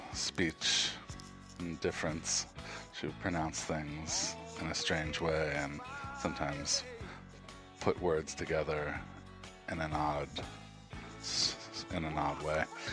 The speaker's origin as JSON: {"language": "English", "region": "Massachusetts", "country": "United States", "lives_now": "Toronto, Canada", "said": "I live in Toronto, Canada, but I'm from Massachusetts"}